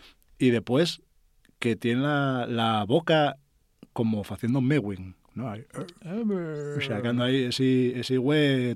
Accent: Gijón, Asturias, Spain; Sí, yo soy de la Camocha, ¿cómo va a ser el Colungo?

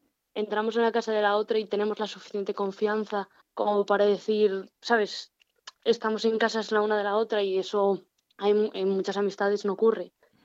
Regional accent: La Felguera, Asturias, Spain; Sí, yo soy de la Felguera.

